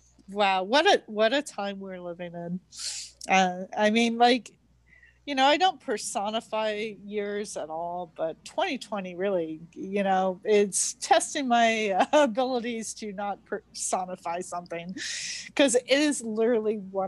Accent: Orlando, Florida, United States; also born or lived in New York; now in Connecticut, United States; I'm originally from Orlando, Florida. We didn't have that. So seeing seasons, I've been up here in the north now I can just say the north, because like was living in New York for about 10 years and now I'm living in Connecticut.

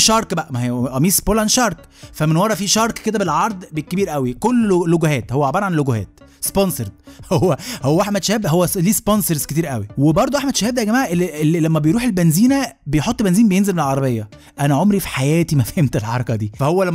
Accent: Alexandria, Alexandria Governorate, Egypt; now in Cairo, Egypt; عارفين زي كده الاسكندرانيه في القاهره، بنلاقي بعض ودايما كده بنحب بعض احنا بس كلنا.

